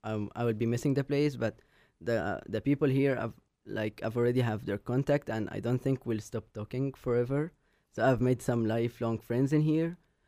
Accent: Egypt; since I'm from Egypt, I can't really afford coming here unless it's a full scholarship.

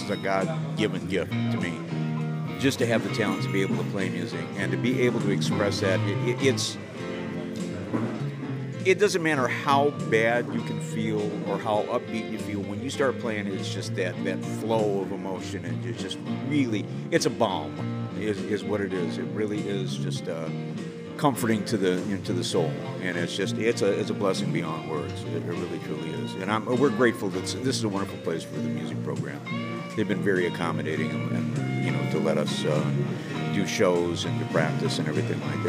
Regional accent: Pontiac, Michigan, United States; I am originally from Pontiac area. I've been here about 9 years.

